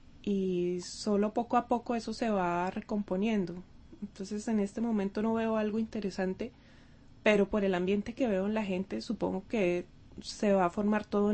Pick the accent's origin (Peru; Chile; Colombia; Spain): Colombia; born there; now in Czech Republic; Sí, yo nací en Colombia, mi madre es checa, mi padre es colombiano y, bueno, también soy checa debido a la nacionalidad de mi madre. Pero a veces estoy en Colombia y a veces estoy aquí en la República Checa.